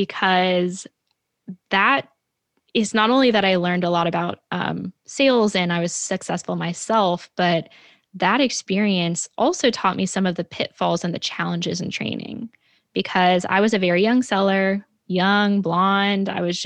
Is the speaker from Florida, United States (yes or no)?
no; New York City, New York, United States; Not everyone comes in and is super aggressive and ambitious and direct like I am, being a New Yorker and American now.